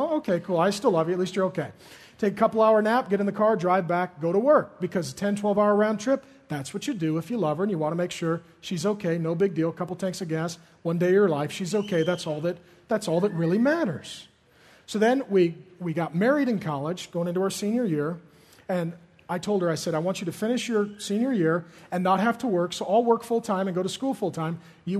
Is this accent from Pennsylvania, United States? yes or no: no; SeaTac, Washington, United States; I grew up in SeaTac. We know how to deal with this.